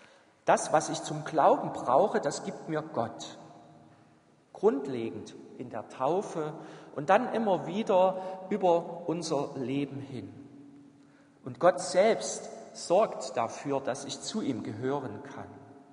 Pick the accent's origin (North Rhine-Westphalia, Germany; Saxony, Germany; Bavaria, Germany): Saxony, Germany; Crimmitschau; In meiner Heimatgemeinde in Grimmitschau, St. Johannes